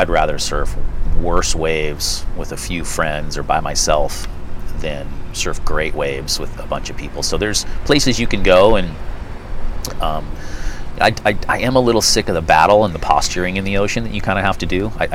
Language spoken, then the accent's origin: English; Santa Cruz, California, United States; born or raised there